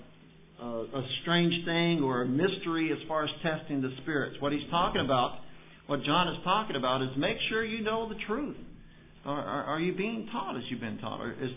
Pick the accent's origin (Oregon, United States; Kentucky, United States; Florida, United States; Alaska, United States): Kentucky, United States; Louisville; Now, Louisville's my hometown.